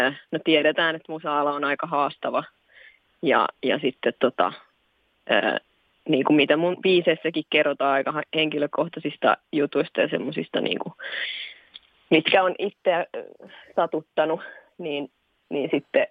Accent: Ostrobothnia, Finland; Joo, mä oon tosiaan Pohjanmaalta lähtöisin laulaja lauluntekijä.

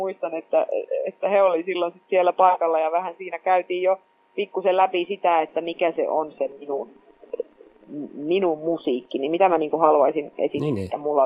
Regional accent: Kempele, North Ostrobothnia, Finland; also born or lived in Oulu; muutettiin Oulusta hieman alaspäin Kempeleeseen. Ja sitten mä olin Kempeleen Ylikylän koulussa ala-asteella

